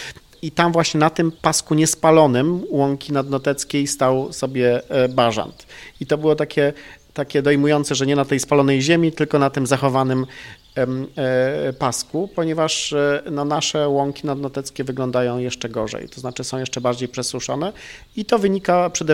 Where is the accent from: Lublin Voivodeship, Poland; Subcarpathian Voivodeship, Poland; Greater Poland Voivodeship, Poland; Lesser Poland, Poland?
Greater Poland Voivodeship, Poland; Wyrzysk; Ja pochodzę spod Wyżyska